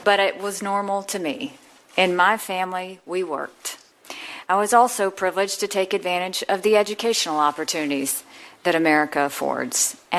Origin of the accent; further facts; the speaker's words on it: Bamberg, South Carolina, United States; born there; I was born in Bamberg, South Carolina, the daughter of immigrant parents from Punjab, India.